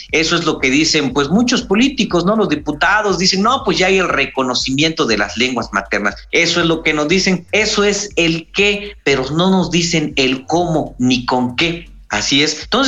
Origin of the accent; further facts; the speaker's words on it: Mexico; first language Mazatec; Spanish is a second language; nuestra lengua materna, en este caso la lengua mazateca, se está perdiendo en las nuevas generaciones